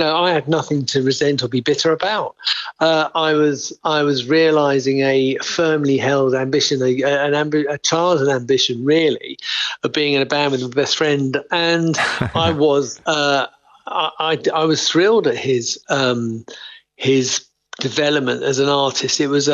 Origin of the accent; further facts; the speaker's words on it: England, United Kingdom; I grew up as, you know … with an absolute concrete notion of being English